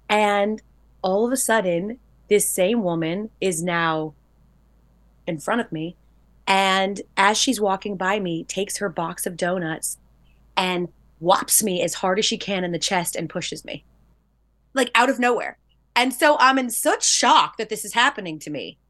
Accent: Georgia, United States; I'm from Georgia, Bo.

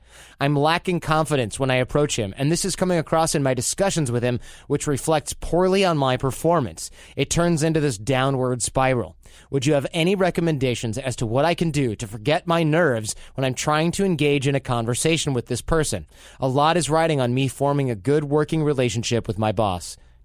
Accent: Detroit, Michigan, United States; I'm from Detroit, we got Greek restaurants everywhere.

